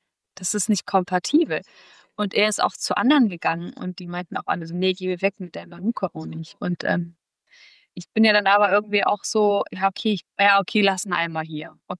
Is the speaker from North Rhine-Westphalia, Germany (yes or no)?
no; Kassel, Hesse, Germany; moved away; also born or lived in New York; weil ich komme ja aus Deutschland. Und da komme ich ja aus Kassel, also ne, aus der Nähe von Kassel. Also eher sogar dörflicher aufgewachsen, dann aber sehr früh halt nach New York gezogen.